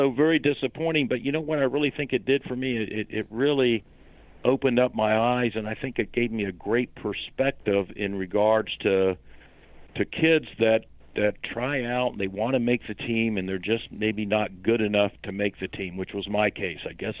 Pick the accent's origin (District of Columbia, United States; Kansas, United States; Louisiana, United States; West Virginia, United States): West Virginia, United States; Parkersburg; but my family moved to Parkersburg, West Virginia, so I grew up in West Virginia.